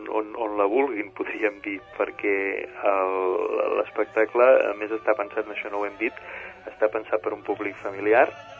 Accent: Sant Pere de Ribes, Catalonia, Spain; jo, en certa manera, soc mig sitgetà, perquè soc nascut a Sant Pere Ribes i visc a Sant Pere Ribes, però tinc molta vinculació amb Sitges.

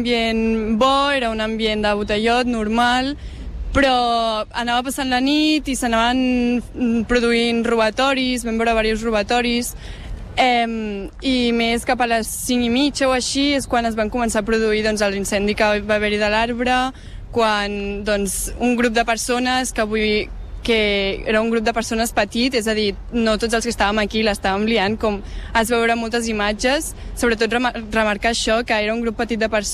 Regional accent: Barcelona, Catalonia, Spain; jo que sóc de Barcelona

